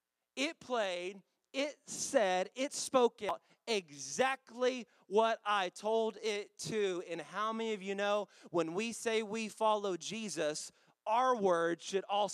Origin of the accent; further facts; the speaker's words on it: Dallas, Texas, United States; I'm from Dallas, so I am wearing a Dallas Cowboys hat.